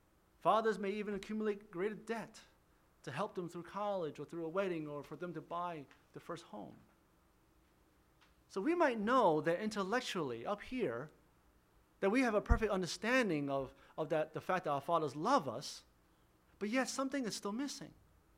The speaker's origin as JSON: {"language": "English", "country": "United States", "said": "Now, I can say this without being misunderstood as a racist because I am Asian American, okay?"}